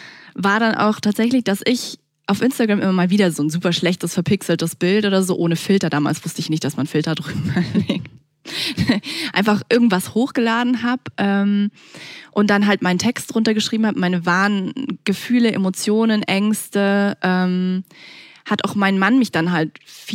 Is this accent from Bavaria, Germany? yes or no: yes; Munich, Bavaria, Germany; weil ich bin auch aus München, ich bin hier aber nie rausgekommen, muss ich ehrlich gestehen. Also nie besonders weit gekommen eigentlich.